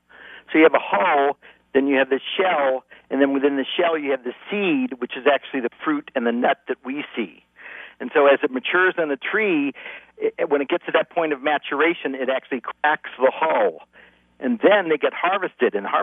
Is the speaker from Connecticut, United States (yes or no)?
no; Ohio, United States; I know I grew up in Ohio, and we always had a bowl of nuts with those wonderful kind of stainless steel cracker things.